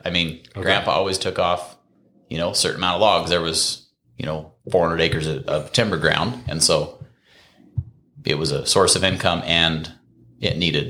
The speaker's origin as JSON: {"language": "English", "town": "Plummer", "region": "Idaho", "country": "United States", "tie": "born or raised there", "said": "Born and raised in Plummer. Grew up on a ranch, 650, 700 acres. Grew up logging."}